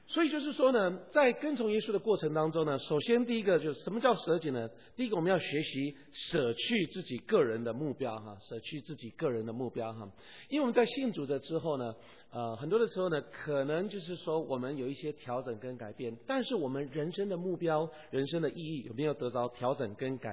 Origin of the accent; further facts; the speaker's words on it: Taiwan; moved away as an adult; now in United States; 当时我从台湾来到美国念书的时候呢